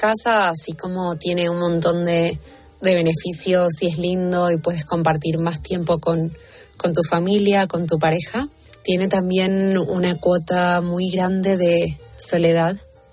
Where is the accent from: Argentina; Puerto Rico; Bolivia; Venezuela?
Argentina; now in Madrid, Spain; soy argentina y vivo en Madrid